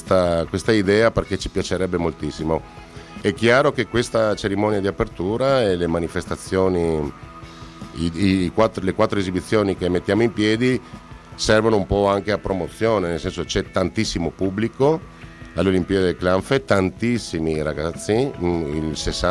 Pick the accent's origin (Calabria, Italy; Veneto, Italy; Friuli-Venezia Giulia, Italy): Friuli-Venezia Giulia, Italy; Trieste; pur essendo triestino doc